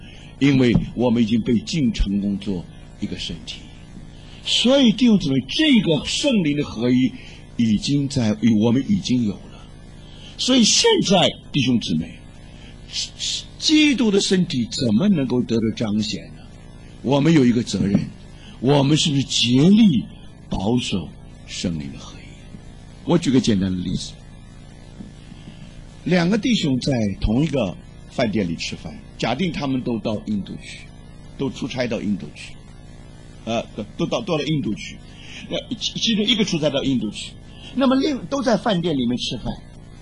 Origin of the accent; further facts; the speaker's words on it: China; 你是印度人，我是中国人，